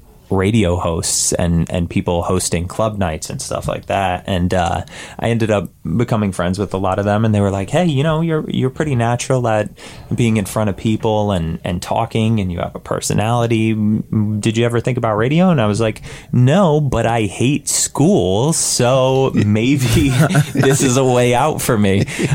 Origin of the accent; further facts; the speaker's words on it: Connecticut, United States; So I grew up in Southern Connecticut, you know, listening to Howard Stern, Elvis, Wendy, Star and Buck Wild, Angie Martinez.